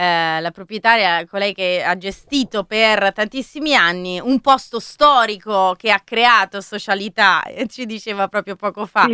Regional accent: Rome, Lazio, Italy; Io da romana devo dire che ogni volta

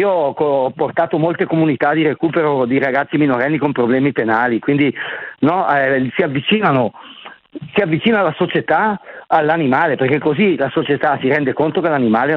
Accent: Lovere, Lombardy, Italy; io sono di Lovere sul lago di Seo, in provincia di Bergamo.

